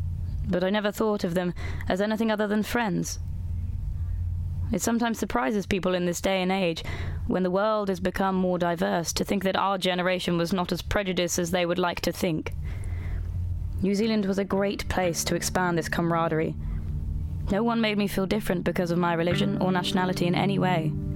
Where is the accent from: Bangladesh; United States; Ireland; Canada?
Bangladesh; Correcting him, I said, "I'm East Pakistani, not Indian."